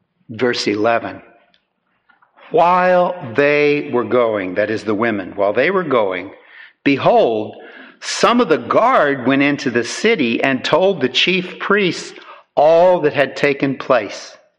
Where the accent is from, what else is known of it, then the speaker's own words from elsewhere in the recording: Kansas, United States; Well, I grew up in Kansas, and the bordering state is Missouri.